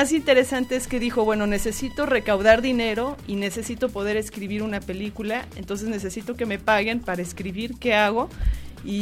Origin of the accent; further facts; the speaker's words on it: Tlatelolco, Mexico City, Mexico; yo crecí en Tlatelolco.